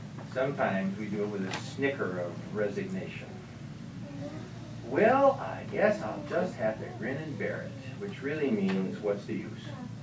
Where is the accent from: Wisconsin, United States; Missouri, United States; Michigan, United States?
Michigan, United States; the motto of my home state, Michigan